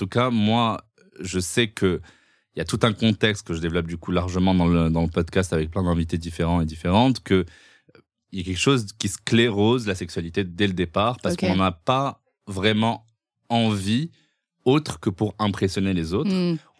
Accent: Morocco; moi, j'ai grandi au Maroc

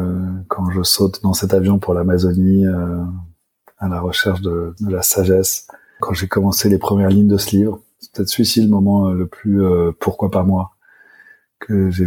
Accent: Paris, Île-de-France, France; J'ai grandi à Paris, dans un milieu assez, comment le qualifier, plutôt conservateur, avec quand même une ouverture d'esprit, dans l'ouest de Paris, j'étais plutôt dans des écoles privées

